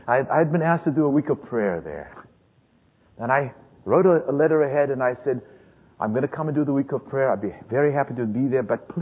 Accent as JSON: {"language": "English", "country": "South Africa", "tie": "born or raised there", "said": "I was born and raised in South Africa."}